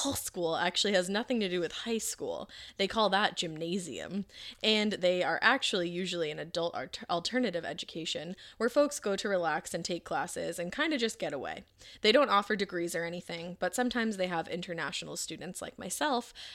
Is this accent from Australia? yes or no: no; Boston, Massachusetts, United States; accent: Boston; Wow, did you just hear my Boston accent?